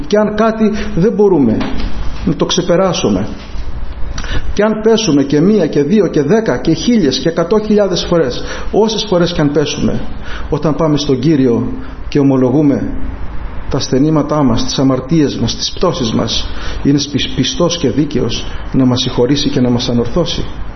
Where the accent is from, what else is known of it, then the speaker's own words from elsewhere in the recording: Moni, South Aegean, Greece; είμαι από την Άξο εκεί σε ένα χωριό στη Μονή